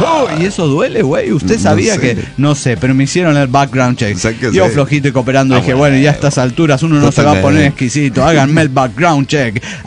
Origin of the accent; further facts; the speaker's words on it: Morelia, Michoacán, Mexico; de Morelia, Michoacán.